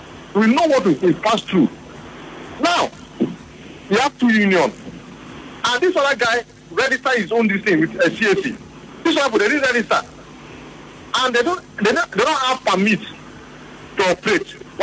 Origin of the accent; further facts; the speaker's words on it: Tombia, Rivers, Nigeria; I'm speaking for Tombia, because I'm from Tombia.